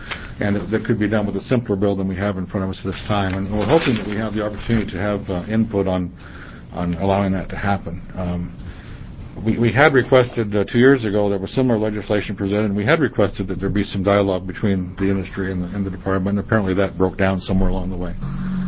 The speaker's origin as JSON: {"language": "English", "town": "Lyons", "region": "Oregon", "country": "United States", "said": "I'm from Lyons, Oregon, up the canyon."}